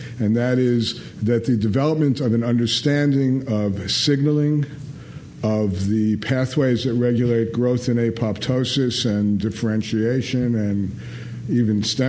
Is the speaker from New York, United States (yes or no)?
yes; Brooklyn, New York, United States; I'm from Brooklyn, New York.